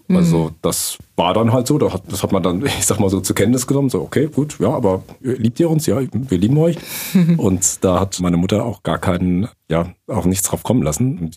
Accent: Mainz, Rhineland-Palatinate, Germany; born there; Ich bin in Mainz geboren, aber wirklich nur geboren und dann mit einem Jahr in Wiesbaden, im Kinderheim, anderthalb Jahre waren wir vielleicht, sind wir adoptiert worden.

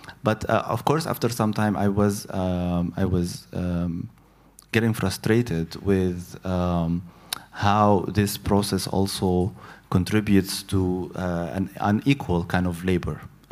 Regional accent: Upper Egypt, Egypt; I went to a university to do my bachelor in my hometown, which is a small town in south of Egypt that is marginal by Egyptian standards.

